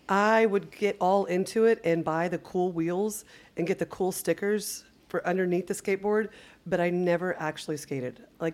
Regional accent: Dripping Springs, Texas, United States; born and raised in Dripping Springs.

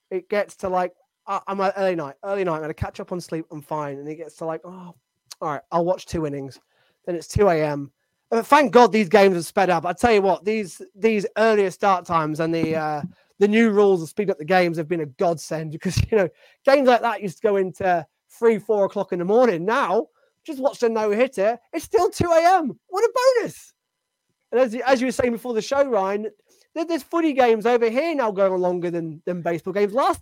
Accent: Yorkshire and the Humber, United Kingdom; I went many a summer holiday up there as a little lad growing up in Yorkshire.

